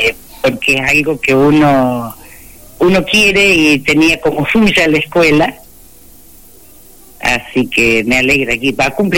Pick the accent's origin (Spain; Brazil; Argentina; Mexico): Argentina; Córdoba; fueron los primeros años que yo llegué a la provincia de Córdoba, soy de Córdoba, pero no estaba por acá